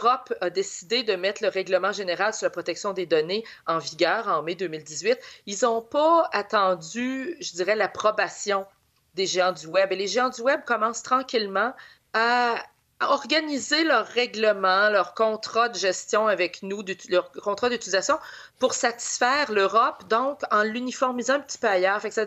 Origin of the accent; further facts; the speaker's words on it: Canada; on serait maître, je dirais, chez nous au Canada de nos données